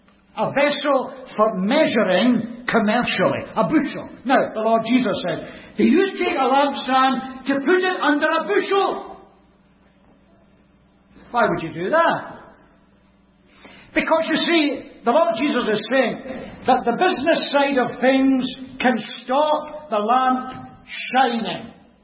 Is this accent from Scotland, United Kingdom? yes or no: yes; Scotland, United Kingdom; We've already established that I come from Scotland.